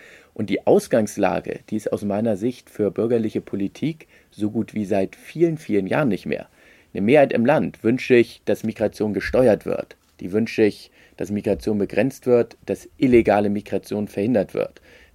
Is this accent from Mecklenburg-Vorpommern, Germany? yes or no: no; Hamburg, Germany; wenn ich das mal als Hamburger sagen kann